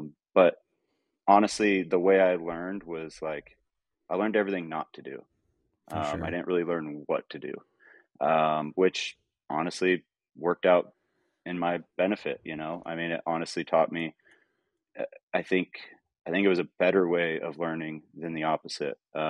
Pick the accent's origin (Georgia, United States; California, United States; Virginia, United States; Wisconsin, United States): California, United States; So then I moved back to my hometown, California, when I was 19, 20, yeah.